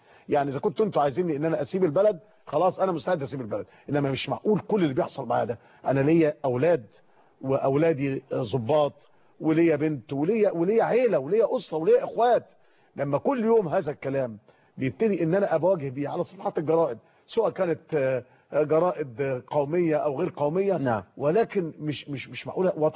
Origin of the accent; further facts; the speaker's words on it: Egypt; سنة سعيدة علينا كلنا كمصريين